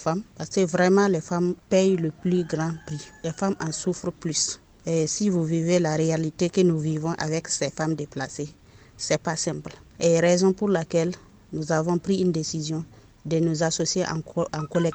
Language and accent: French; Gorgadji, Sahel, Burkina Faso; Je suis de Gorgadji, je me suis déplacée pour Dori.